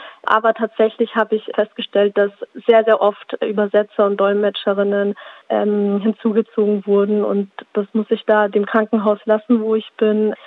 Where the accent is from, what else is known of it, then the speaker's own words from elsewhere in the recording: Bavaria, Germany; Und dann sage ich, ja, ich komme wirklich aus Bayern.